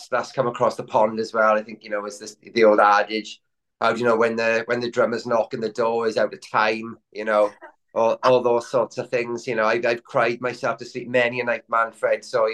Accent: Tredegar, Wales, United Kingdom; I grew up in Tredegar, yeah, but the boys obviously grew up in Swansea, yeah.

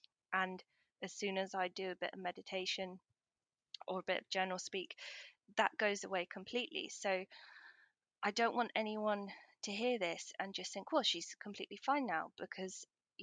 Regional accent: United Kingdom; I was having a wee, as us British people do.

